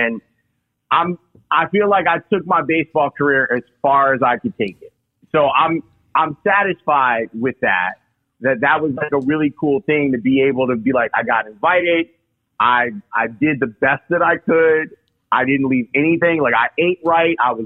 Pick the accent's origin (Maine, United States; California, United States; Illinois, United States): Illinois, United States; Chicago; So I grew up on the South Side in the Roseland area. And then my neighborhood back in the late 80s, kind of dangerous. And my parents had decided that they were going to move.